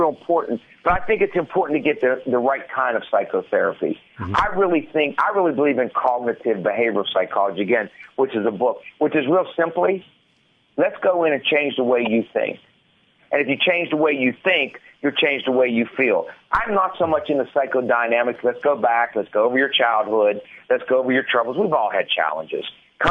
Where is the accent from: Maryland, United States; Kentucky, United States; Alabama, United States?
Alabama, United States; And I come from Alabama.